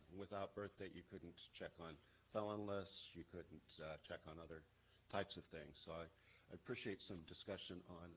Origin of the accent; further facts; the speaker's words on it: Washington, United States; from Washington State